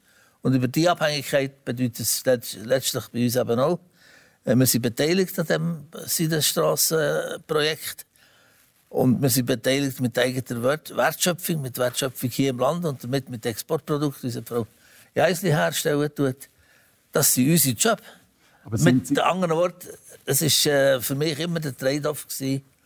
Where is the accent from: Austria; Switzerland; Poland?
Switzerland; Und da kann man als Schweizer nur sagen